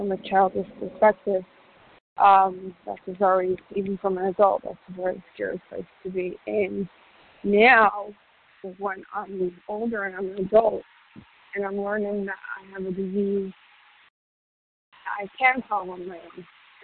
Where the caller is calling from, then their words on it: New York, United States; I'm calling from New York.